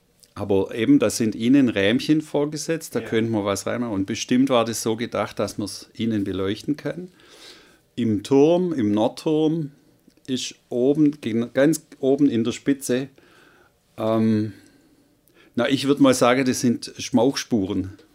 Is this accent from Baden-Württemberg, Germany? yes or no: yes; Esslingen, Baden-Württemberg, Germany; Naja, ich bin in Esslingen aufgewachsen